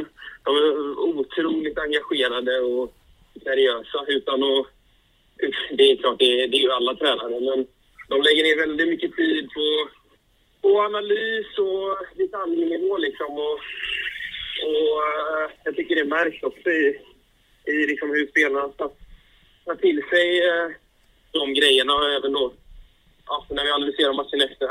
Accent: Gothenburg, Västra Götaland County, Sweden; jag har väl sagt innan att som göteborgare så där

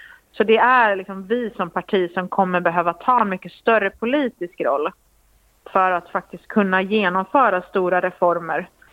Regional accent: Västra Götaland County, Sweden; accent: Gothenburg dialect; Jag pratar nog mer göteborgska än Jonas.

